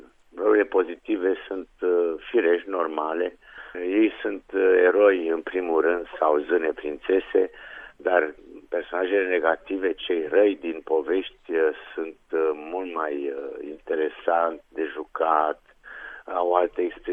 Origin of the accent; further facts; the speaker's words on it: Brașov, Brașov County, Romania; M-am născut la Brașov, chiar în centrul Brașovului